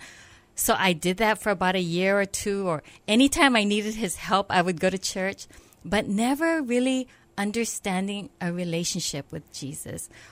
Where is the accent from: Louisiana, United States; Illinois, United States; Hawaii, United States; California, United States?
Hawaii, United States; Well, I grew up in a Buddhist home. I'm third generation Japanese, and I grew up in this really small town on Maui on the North Shore.